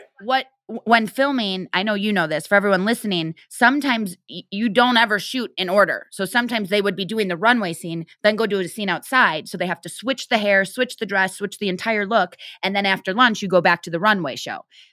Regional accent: Midwest, United States; for me and growing up in the Midwest, I don't know if that's part of it.

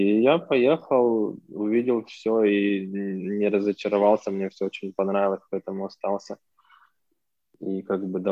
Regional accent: Kyiv, Ukraine; Не хотелось далеко уезжать от дома, потому что я сам из Киева.

